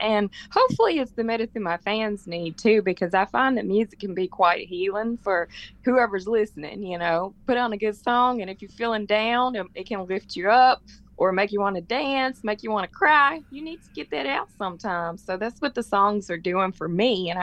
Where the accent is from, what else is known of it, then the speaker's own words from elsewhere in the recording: Jackson, Tennessee, United States; I'm speaking very soon in my hometown, Jackson, Tennessee